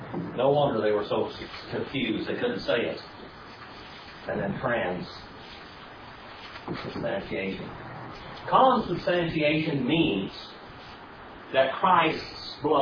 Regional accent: United States; I can't explain it to you, but I'm an Indian. And Indians do things and think of things a whole lot different than white people do.

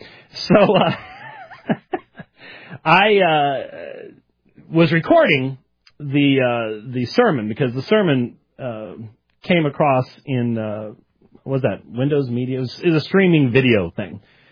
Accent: Minneapolis, Minnesota, United States; born there; I've been snowed in. I was born in Minneapolis.

